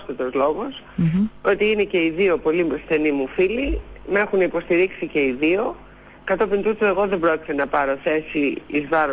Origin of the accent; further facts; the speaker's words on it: Athens, Attica, Greece; και όχι δικό μου που είμαι Αθηναία